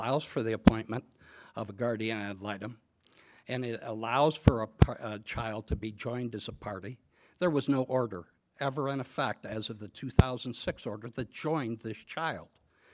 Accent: Wauseon, Ohio, United States; I'm from Wauseon, Fulton County, Ohio.

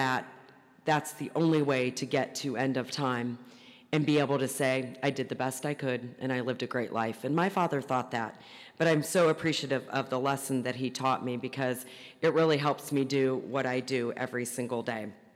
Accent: Ohio, United States; I'm from Northeast Ohio. I still live there.

